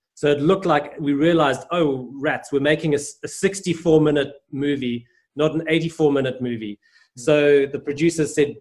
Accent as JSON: {"language": "English", "country": "Zimbabwe", "tie": "born or raised there", "said": "So again, having been born and growing up in Zimbabwe"}